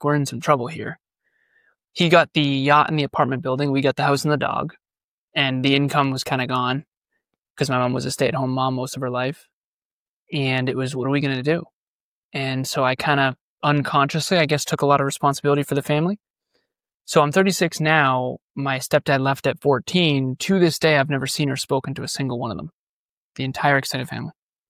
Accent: Massachusetts, United States; So big Irish Catholic family, born and raised in Massachusetts.

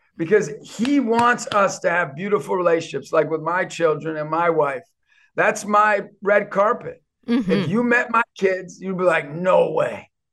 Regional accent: New York, United States; As a New Yorker, say, forget about it.

